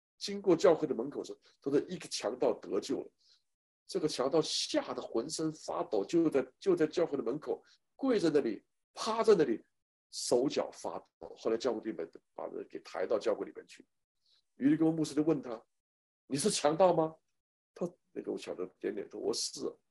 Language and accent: Chinese; China; 当然我们大陆人也 本身 也有很多原因了